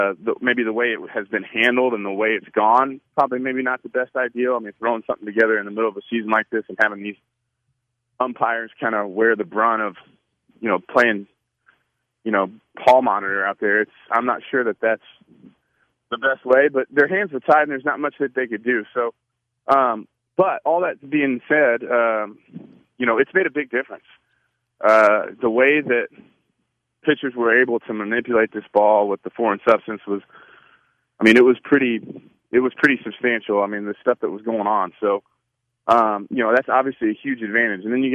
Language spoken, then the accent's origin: English; Houston, Texas, United States; You know, it's funny, you know, growing up in Houston as an Astros fan